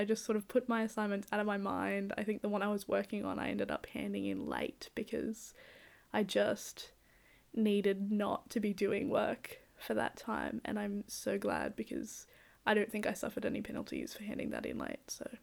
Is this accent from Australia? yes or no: yes; Orange, New South Wales, Australia; also born or lived in Dubbo; I grew up in Orange, and then I moved to Dubbo when I was like 10.